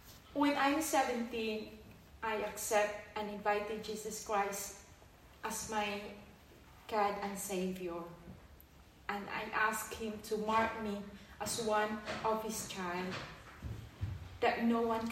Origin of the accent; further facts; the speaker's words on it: Philippines; I am from the Philippines.